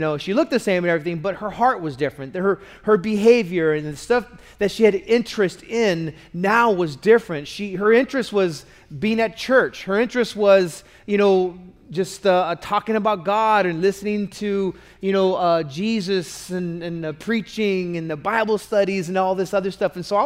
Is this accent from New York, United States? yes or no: no; California, United States; I'm not even from Orange County. I grew up and was born and raised in Los Angeles County.